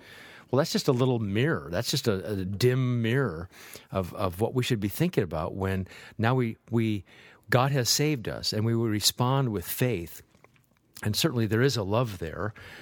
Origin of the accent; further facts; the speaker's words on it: Nebraska, United States; But I'm from Nebraska, so I'll admit it.